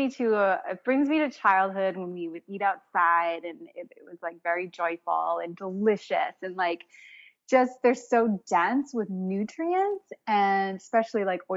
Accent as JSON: {"language": "English", "region": "New England", "country": "United States", "said": "I'm from New England. I was like, brings me to Chatham."}